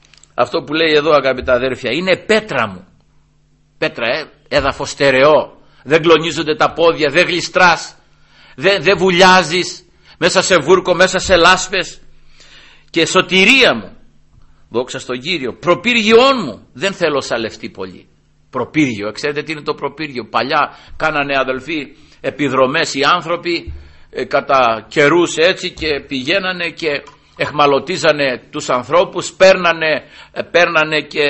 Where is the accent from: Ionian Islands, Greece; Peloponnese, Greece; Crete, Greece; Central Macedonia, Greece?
Peloponnese, Greece; Στο χωριό μου εκεί υπάρχει ένα τέτοιο κάστρο στο βουνό επάνω, σε ένα λόφο εκεί, και φαίνεται και από την Καλαμάτα